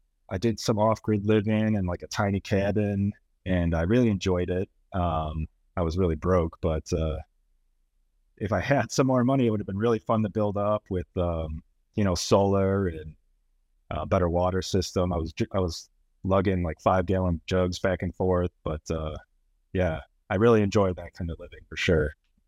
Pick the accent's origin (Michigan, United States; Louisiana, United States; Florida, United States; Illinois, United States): Illinois, United States; Chicago; now in Newport, United States; No, I'm from Chicago, the Midwest.